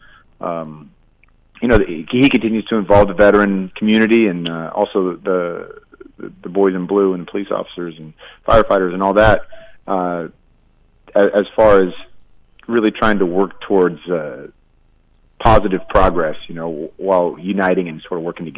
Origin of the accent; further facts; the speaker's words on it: El Cerrito, California, United States; also born or lived in Oak Ridge, Tennessee / Colorado; I was born in Oak Ridge. When I was two, we moved out to the Bay, though, and I lived in El Cerrito until I was about 9 or 10, and then we moved to Colorado for a bit, and we moved back to the Bay.